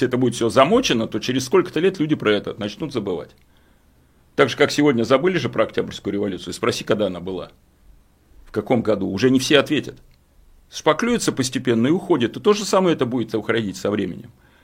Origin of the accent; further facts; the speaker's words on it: Saint Petersburg, Russia; Ну, я питерский имею право сказать.